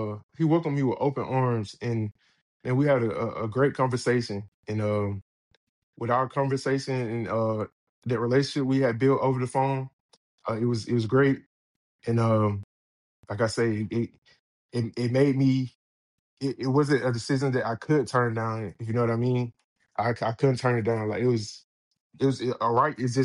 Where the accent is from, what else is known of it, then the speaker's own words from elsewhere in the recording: Griffin, Georgia, United States; Man, growing up, we used to, we were country. So I'm from Griffin, Georgia. It's number straight country, horses, all types of stuff.